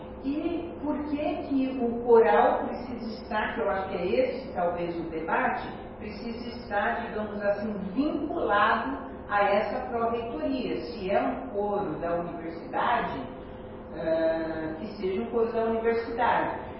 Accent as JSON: {"language": "Portuguese", "town": "Mauá", "region": "São Paulo", "country": "Brazil", "said": "eu sou de Mauá"}